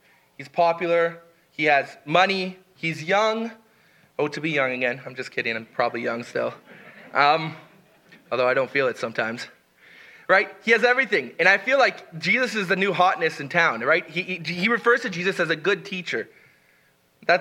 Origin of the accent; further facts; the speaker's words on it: Canada; I collect taxes from Canadians. I'm a Canadian that collects taxes from Canadians.